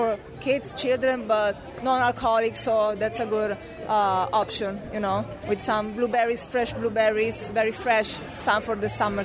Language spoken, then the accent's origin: English; Rome, Lazio, Italy; Yes, yeah, I'm from Italy. I'm from Rome.